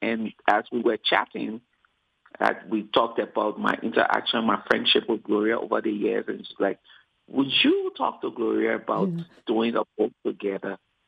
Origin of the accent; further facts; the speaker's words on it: Liberia; She came to Ghana to visit me when I used to work there, even though I'm from Liberia.